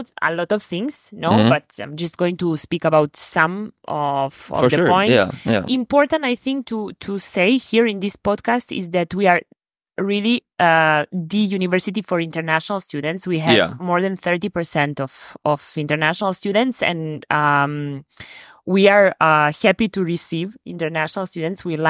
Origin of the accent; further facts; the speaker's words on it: Belgrade, Serbia; moved away as an adult; So, I'm from Serbia, from Belgrade. I have been living here for 13 years now. I studied languages, I studied philology in Belgrade, then I came here to do my master studies